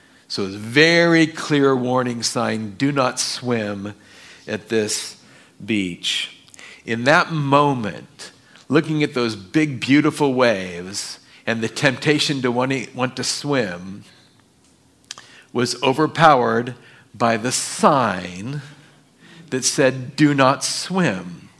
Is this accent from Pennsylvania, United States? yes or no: no; California, United States; growing up in Orange County, we would take the bus down to the beach when we were kids.